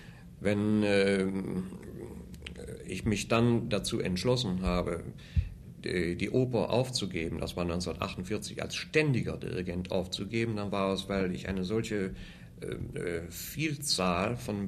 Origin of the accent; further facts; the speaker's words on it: Wuppertal, North Rhine-Westphalia, Germany; born there; in Elberfeld, in Wuppertal heißt es heute. Wo ich geboren bin.